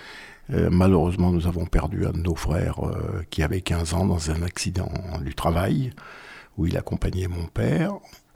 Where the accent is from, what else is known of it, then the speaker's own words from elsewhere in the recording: Sevrier, Auvergne-Rhône-Alpes, France; also born or lived in Annecy; Donc je suis né à Annecy, même si ma famille a toujours habité à Sevrier.